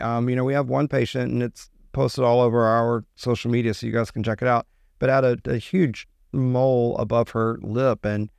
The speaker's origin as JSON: {"language": "English", "region": "the South", "country": "United States", "tie": "born or raised there", "accent": "Southern", "said": "And I told you, I grew up in the South. I had a much deeper accent."}